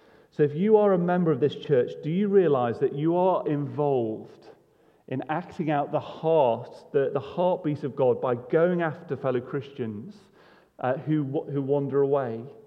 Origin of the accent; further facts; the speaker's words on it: United Kingdom; Jesus' teaching cuts across some of the cultural values we hold as British people, because if we're British, we often think that our private lives are private, don't we?